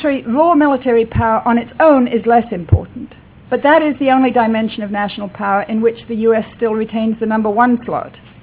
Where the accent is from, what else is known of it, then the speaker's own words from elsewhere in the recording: England, United Kingdom; I grew up in England in the 1950s and 1960s when, you know, British power was disappearing around the world rather rapidly.